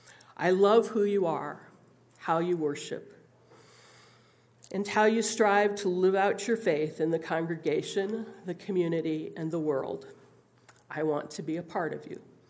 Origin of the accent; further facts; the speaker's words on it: Iowa, United States; also born or lived in Wisconsin; I was born and raised mainly in Iowa with Dunkard Brethren roots on my mother's side. My dad pastored small Baptist congregations that couldn't afford to pay a pastor full time. We moved a lot.